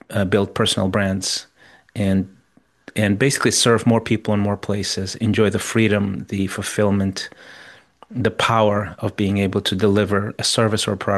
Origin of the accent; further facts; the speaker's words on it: Mozambique; So I grew up in Africa, Southeast Africa.